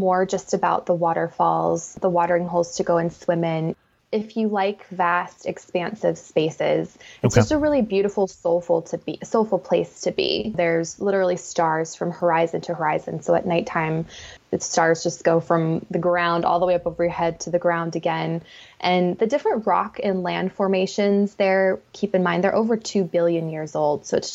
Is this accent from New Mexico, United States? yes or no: yes; New Mexico, United States; also born or lived in Colorado; And I grew up in New Mexico and Colorado.